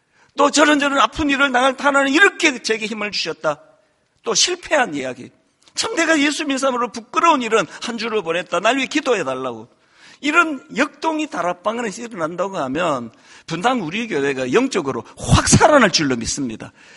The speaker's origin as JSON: {"language": "Korean", "country": "South Korea", "said": "저같이 뭐 그 한국에서 온 사람도 하나도 안 어려워요."}